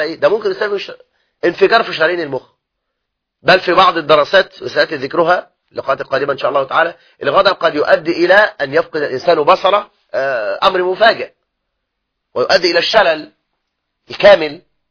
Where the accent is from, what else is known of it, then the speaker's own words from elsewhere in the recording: Egypt; بلدنا مصر